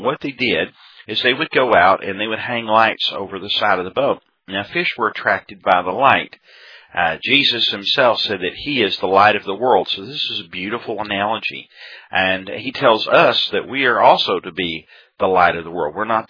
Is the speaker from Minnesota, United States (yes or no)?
no; Texas, United States; the old country and western songs that I grew up with out in West Texas